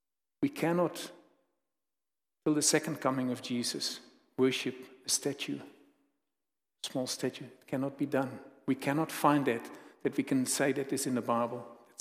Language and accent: English; Netherlands; I was brought up in the Netherlands.